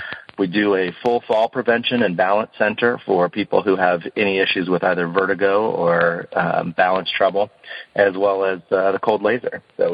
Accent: Bradenton, Florida, United States; also born or lived in California; coming back to the town that I grew up in Bradenton. When I went to school, I was out in California

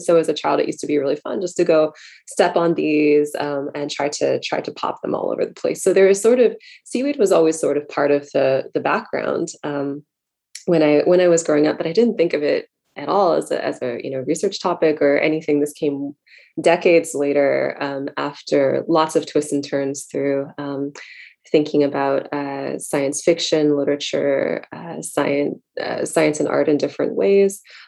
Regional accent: San Diego, California, United States; My encounters with seaweed started a very long time ago, just as a child growing up in San Diego.

